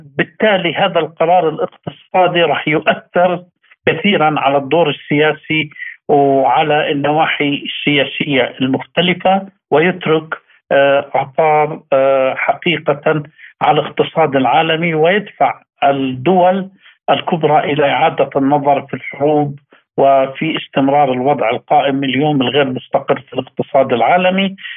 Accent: Palestine; نحن كشعب فلسطيني من 1948 تعرضنا إلى نكبة

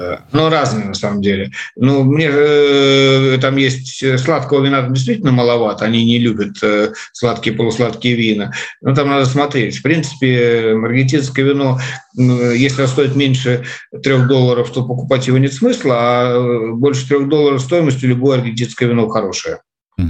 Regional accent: Russia; после слов, что я из России

